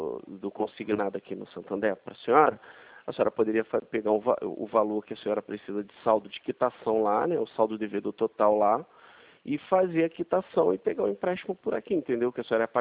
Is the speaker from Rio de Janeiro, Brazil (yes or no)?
yes; Rio de Janeiro, Brazil; Não, eu sou do Rio de Janeiro mesmo